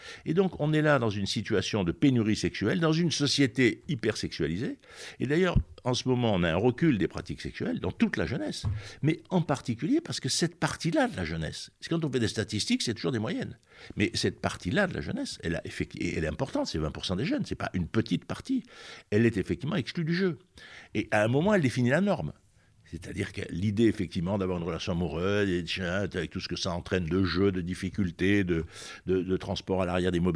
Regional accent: Marseille, Provence-Alpes-Côte d'Azur, France; Moi, quand j'étais jeune à Marseille

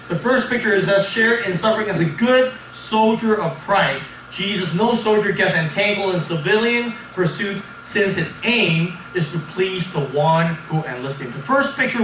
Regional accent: San Diego, California, United States; When I was growing up in San Diego, I grew up in a neighborhood. There were a lot of military families.

